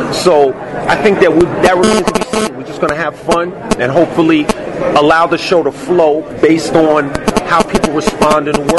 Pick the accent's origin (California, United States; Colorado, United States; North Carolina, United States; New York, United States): New York, United States; New York City; And I'm from New York, from New York City.